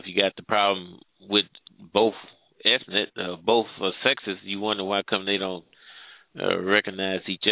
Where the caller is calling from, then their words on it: Midwest, United States; I'm calling from the Midwest.